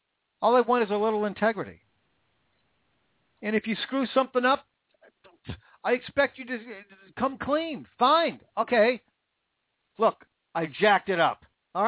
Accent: Washington, United States; not only to my home state, which I still love, the state of Washington

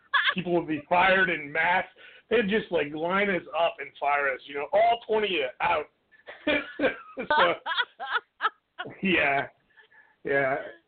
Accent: Chicago, Illinois, United States; I grew up in Chicago, and I remember seeing that.

